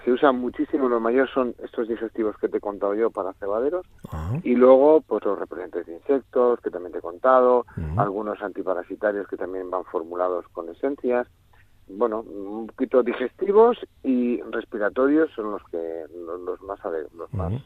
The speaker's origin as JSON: {"language": "Spanish", "town": "Burgos", "region": "Castile and León", "country": "Spain", "lives_now": "Salamanca, Spain", "said": "Mira, yo aunque esté en Salamanca, yo soy de Burgos."}